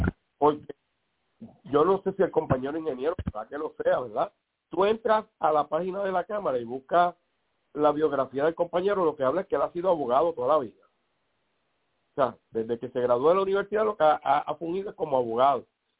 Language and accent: Spanish; Puerto Rico; somos puertorriqueños con distintas visiones de cómo resolvemos el sistema de gobierno de nuestro país.